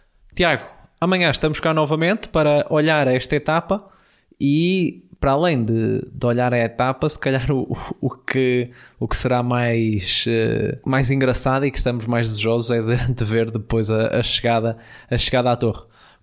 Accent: Barcelos, Braga, Portugal; Ele que é aqui quase meu vizinho. É de Viana do Castelo, sou de Barcelos.

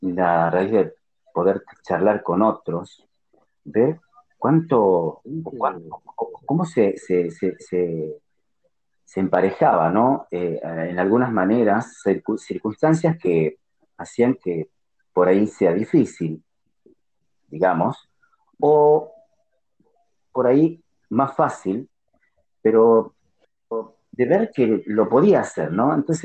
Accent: Tucumán, Argentina; Desde mi creencia, mi cultura, desde la provincia de donde vengo, de Tucumán

